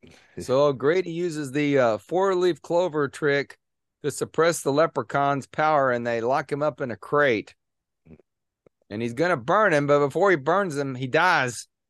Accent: Scotland, United Kingdom; I'm Scottish. I'm not Irish.

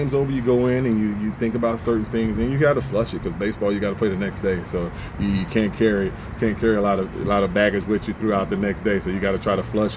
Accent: Mississippi, United States; I'm from Mississippi, a country boy.

